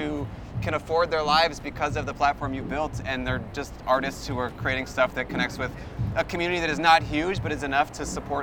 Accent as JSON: {"language": "English", "town": "Portland", "region": "Oregon", "country": "United States", "tie": "born or raised there", "said": "I know the … guys, actually, because I grew up in Portland."}